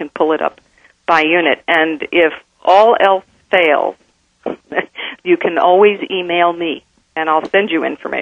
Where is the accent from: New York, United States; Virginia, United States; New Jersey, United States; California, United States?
New Jersey, United States; someone showed up from, let's say, my hometown in New Jersey